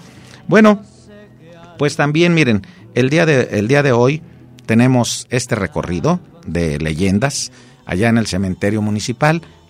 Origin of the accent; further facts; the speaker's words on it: Ocotlán, Jalisco, Mexico; moved away; trato de escuchar el programa y de sentirme allá, en mi tierra, en ese Ocotlán que tuve que dejar